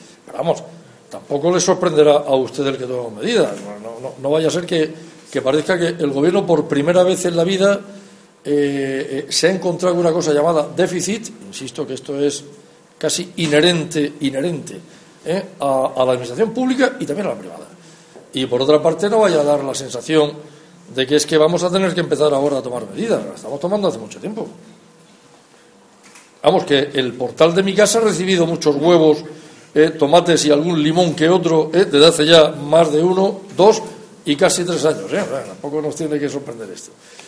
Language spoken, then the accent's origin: Spanish; Spain; sin olvidarme de que soy español.